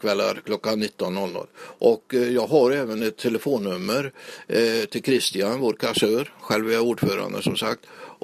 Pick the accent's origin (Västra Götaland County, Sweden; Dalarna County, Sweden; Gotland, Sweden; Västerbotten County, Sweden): Västra Götaland County, Sweden; vi är där uppe, vi är folk ifrån Hallinden, vi är folk ifrån Kungsan, vi är folk ifrån Tanum, Grebbestad och runt om.